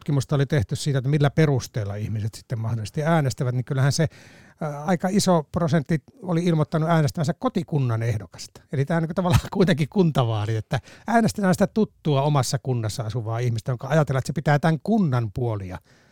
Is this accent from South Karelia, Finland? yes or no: no; Lapland, Finland; olen itse Lapista kotoisin ja mietin Lapin tilannetta.